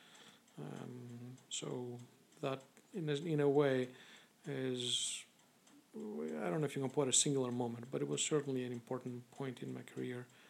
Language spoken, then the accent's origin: English; Greece; moved away as an adult; now in United States; as I was growing up in Greece, I went through their educational system there, and which was a good one, and I went actually through college there.